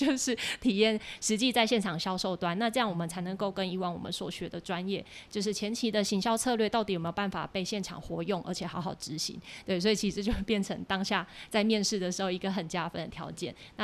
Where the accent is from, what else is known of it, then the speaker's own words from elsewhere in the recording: Taiwan; 因为其实大陆的小姐姐们也都很喜欢台湾的小姐姐。对，她每次听到我们讲话就说小姐姐你讲话好好听哦